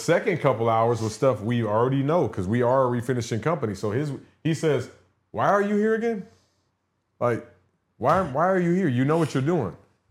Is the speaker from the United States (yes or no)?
yes; San Antonio, Texas, United States; I drove all the way to Texas, which I'm from there. My hometown is San Antonio, where he's at.